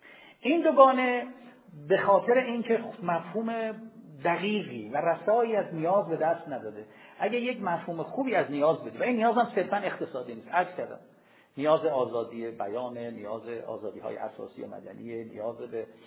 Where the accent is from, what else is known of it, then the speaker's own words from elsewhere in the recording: Shiraz, Fars, Iran; وقتی ما دیگه شیرازی هستیم دیگه